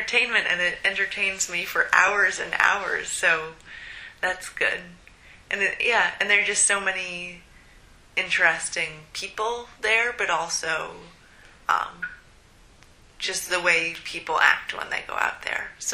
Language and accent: English; Maine, United States; I'm from Maine originally, so I miss I miss New England.